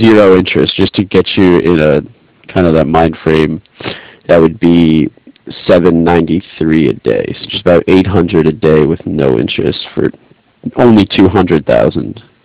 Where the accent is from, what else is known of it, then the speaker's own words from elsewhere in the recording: New York, United States; Yeah, I'm originally from the New York area, so I'm pretty familiar with what it's like as far as winter seasons go.